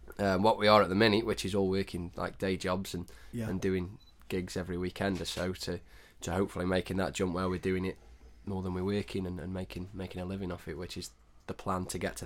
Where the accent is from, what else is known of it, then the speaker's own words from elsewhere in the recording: Stoke-on-Trent, West Midlands, United Kingdom; We're from Stoke-on-Trent in the Midlands